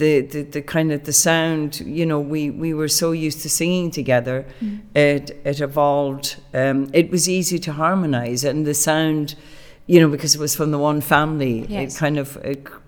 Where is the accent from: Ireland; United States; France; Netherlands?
Ireland; English is a second language; because there was only down the west coast of Ireland, little pockets of it.